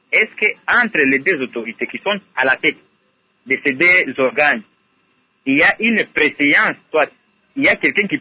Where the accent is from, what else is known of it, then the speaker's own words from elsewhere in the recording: DR Congo; Merci que ce sommet soit la bienvenue ici chez nous au Congo, particulièrement à nous, le peuple congolais.